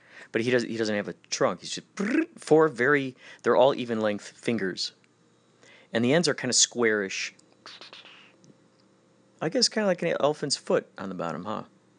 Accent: Carol Stream, Illinois, United States; These little guys, they're in the creek all the time, growing up in Carroll Stream near that creek. We used to see them all the time.

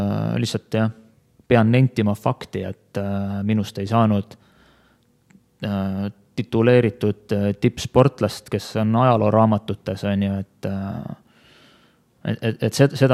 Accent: Jõgeva County, Estonia; Minu kodukandis Jõgeva maal on ilusad teed, aga ühtegi sõitu seal ei olnud.

